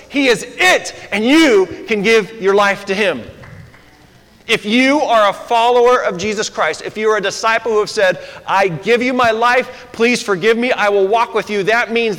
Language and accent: English; Nampa, Idaho, United States; born there; I was born here in Nampa. We had a small house over by NNU.